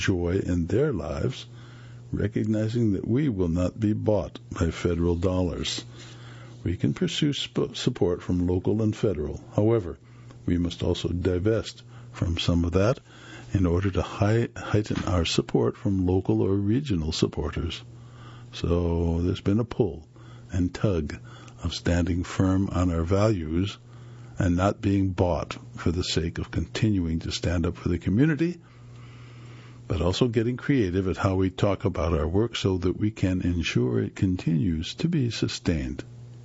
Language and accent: English; Charleston, South Carolina, United States; I come from Charleston, which is considered another blue hub of that state, but I've also seen the ugly parts of the state this year.